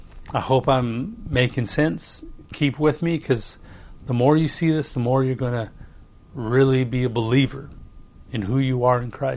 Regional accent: Canada; Well, growing up in Canada in the Rocky Mountains

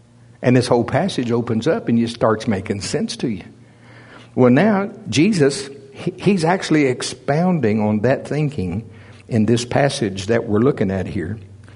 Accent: United States; I mean, I grew up in America, and the American dream.

